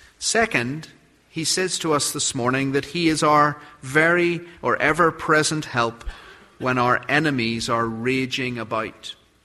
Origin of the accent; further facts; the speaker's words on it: Belfast, Northern Ireland, United Kingdom; I'm from Belfast, not in Texas, but in Northern Ireland.